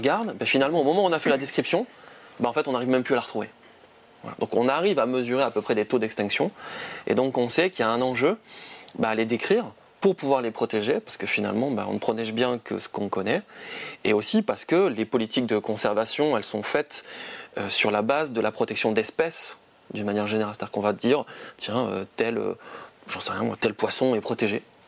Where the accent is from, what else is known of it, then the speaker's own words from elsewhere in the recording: Provence-Alpes-Côte d'Azur, France; born there; Moi, il faut savoir que je suis né en zone méditerranéenne, hein, je suis né dans le Vaucluse.